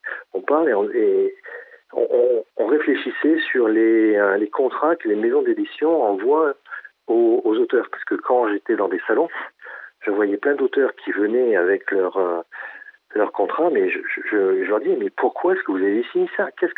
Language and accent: French; Fréjus, Provence-Alpes-Côte d'Azur, France; moved away as an adult; En fait, je ne suis pas natif de Fréjus, mais c'est quasiment ma ville natale.